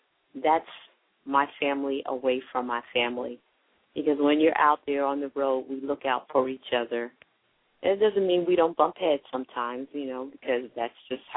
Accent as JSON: {"language": "English", "town": "Queens", "region": "New York", "country": "United States", "said": "Well, no, I'm from Queens."}